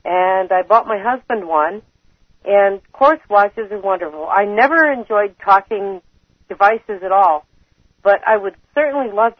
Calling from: Canton, Michigan, United States; Canton, Michigan.

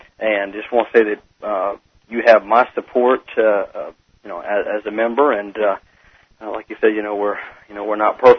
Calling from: Tallahassee, Florida, United States; I am calling from Tallahassee, Florida. I'm a student at Florida State University.

